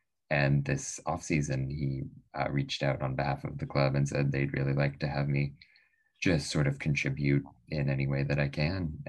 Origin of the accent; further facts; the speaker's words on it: Indianapolis, Indiana, United States; So growing up in Indianapolis, right, I was around when the 11 were founded.